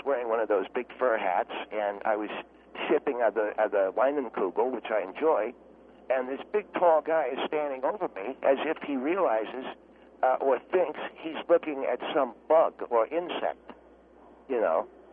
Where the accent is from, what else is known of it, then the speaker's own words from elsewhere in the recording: California, United States; because he was from Alaska and I came from California.